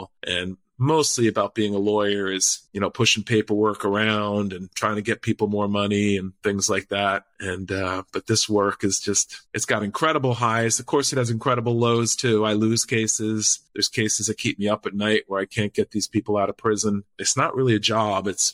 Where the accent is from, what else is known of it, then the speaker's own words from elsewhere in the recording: Puerto Rico; I live right on the border and I speak Spanish from growing up in Puerto Rico.